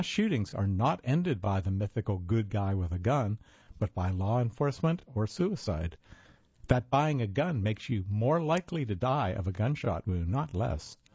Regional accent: Texas, United States; also born or lived in Saint Petersburg, Russia; since I was born in Russia and lived in St. Petersburg until I was 3. This means that I not only am I failing at winter, I'm failing my countrymen. I've long wondered if I can blame my inability to tolerate cold temperatures on West Texas, where I grew up

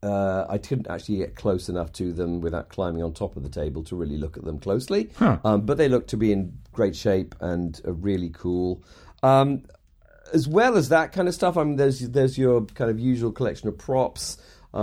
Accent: England, United Kingdom; And also, I'm now back from my home country of the United Kingdom.

